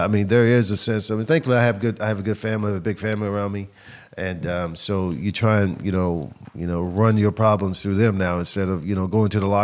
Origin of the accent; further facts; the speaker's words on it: Dallas, Texas, United States; because really growing up in Dallas, you don't know about anything but the Dallas Cowboys.